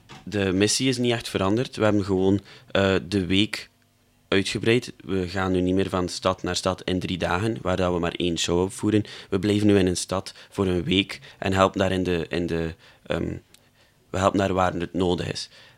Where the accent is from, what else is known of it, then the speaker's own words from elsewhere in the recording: Assebroek, West Flanders, Belgium; ik kom uit Assenbroek